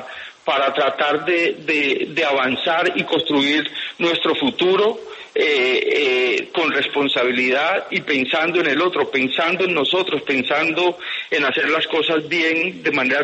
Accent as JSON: {"language": "Spanish", "region": "Chocó", "country": "Colombia", "tie": "born or raised there", "said": "Mire, yo salí del departamento del Chocó hace muchos años. Después, yo soy nacido y criado acá y venía regularmente."}